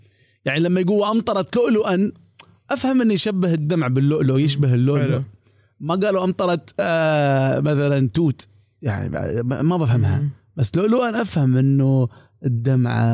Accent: Ras Al Khaimah, United Arab Emirates; شوف أنا صحني من رأس خيمة،

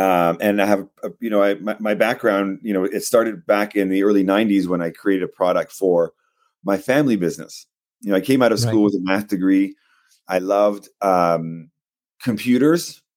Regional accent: Quebec, Canada; born there; first language Spanish; English is a second language; now in Ontario, Canada; I think French is my second language. I was born in Quebec. I'm here, I live in Ontario. I think French may be my third language because my parents are Spanish, so you grow up with your cradle tongue, and then English and French

